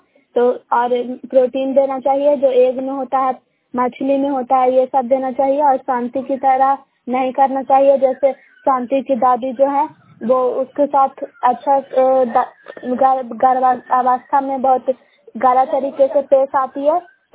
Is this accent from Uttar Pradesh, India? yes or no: no; Bairiganj, Bihar, India; ग्राम बैरीगंज post Makrata जिला नालंदा की निवासी हूँ।